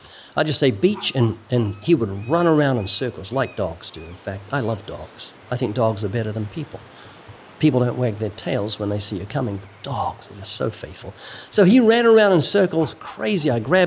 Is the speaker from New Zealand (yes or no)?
yes; New Zealand; born there; Yeah, I was born twice in New Zealand. First time I was born was to a family that wasn't at all, quote, religious.